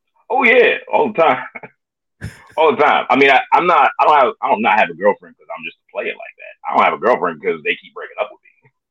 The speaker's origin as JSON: {"language": "English", "town": "Columbus", "region": "Ohio", "country": "United States", "tie": "born or raised there", "also_born_or_lived": "Chicago", "said": "So I was born in Chicago. Yeah, I grew up in Columbus, man. I'm a suburban dude, like all the way through."}